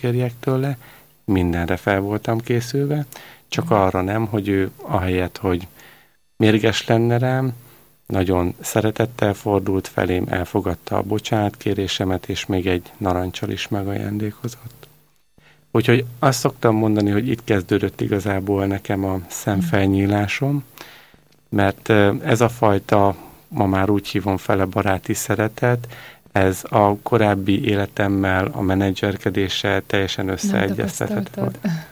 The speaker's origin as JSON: {"language": "Hungarian", "town": "Eger", "region": "Heves", "country": "Hungary", "tie": "born or raised there", "said": "Középiskolát Egerben jártam, én ott is születtem, ezt követően főiskolára Győrbe jártam"}